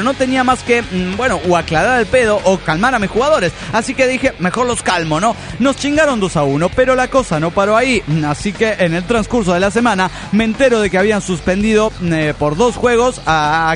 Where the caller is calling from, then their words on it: Chetumal, Quintana Roo, Mexico; de Chetumal, Quintana Roo, México.